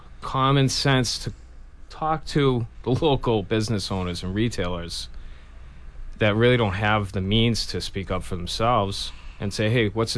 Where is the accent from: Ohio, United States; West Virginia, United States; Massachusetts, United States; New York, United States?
Massachusetts, United States; I grew up on the South Shore.